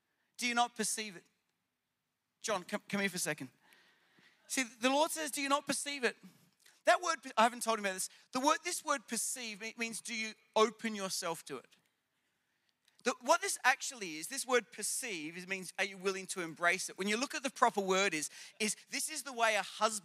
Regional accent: Australia; And being an Australian man, I grabbed the back of the motorbike.

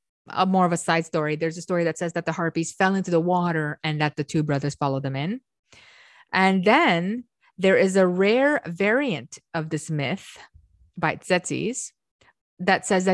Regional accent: Romania; as some of you know, I'm Romanian. I come from Eastern Europe. And in Eastern Europe, we have this sort of Slavic tales

